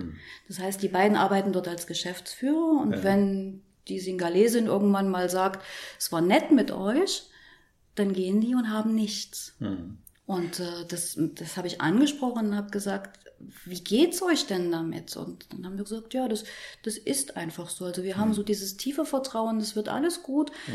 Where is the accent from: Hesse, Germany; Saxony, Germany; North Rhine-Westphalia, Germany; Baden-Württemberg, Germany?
Saxony, Germany; Leipzig; ich bin gebürtige Leipzigerin